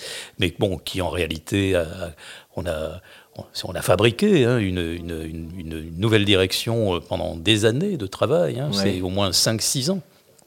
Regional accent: Castres, Occitanie, France; born there; et moi je suis né à Castres.

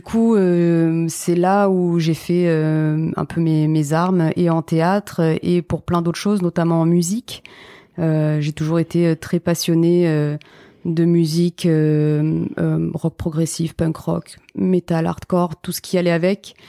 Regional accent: Port-Saint-Louis-du-Rhône, Provence-Alpes-Côte d'Azur, France; also born or lived in French Guiana; now in Marseille, France; là où j'ai passé le plus d'années dans mon enfance, c'était en Camargue, à Port-Saint-Louis-du-Rhône, pendant quasiment toute la primaire, et ensuite en Guyane.

